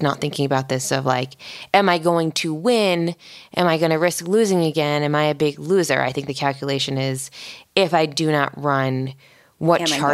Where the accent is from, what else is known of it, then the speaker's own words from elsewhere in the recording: East Coast, United States; now in California, United States; I obviously am new to California. I grew up on the East Coast where there's weather.